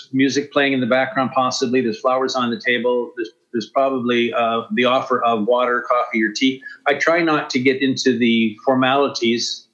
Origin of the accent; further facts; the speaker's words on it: Canada; I'm a hospitalero from Canada